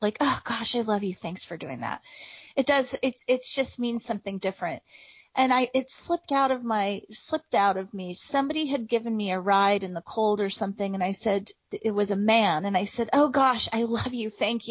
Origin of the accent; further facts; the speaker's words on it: Midwest, United States; so I'm a Midwesterner, and we know that Midwesterners, that we are aggressively friendly, right?